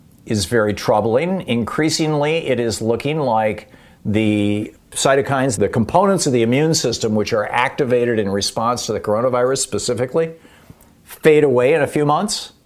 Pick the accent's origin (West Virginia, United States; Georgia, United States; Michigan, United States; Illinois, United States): Michigan, United States; Lansing; Heather in Lansing, Michigan, my hometown.